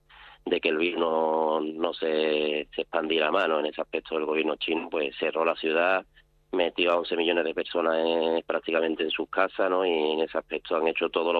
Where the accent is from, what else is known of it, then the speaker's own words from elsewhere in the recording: Spain; somos 21 españoles